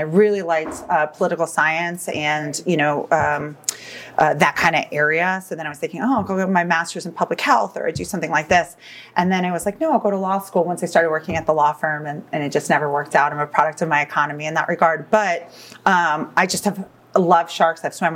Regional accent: Florida, United States; I'm from Florida.

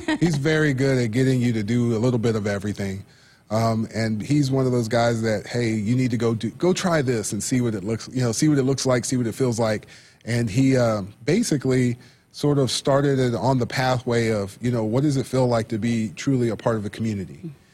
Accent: Lawton, Oklahoma, United States; also born or lived in Fort Riley, Kansas; Dad being in the military, I was born in Fort Riley, which is Kansas. And then I grew up in, you know, Fort Sill, which is in Lawton.

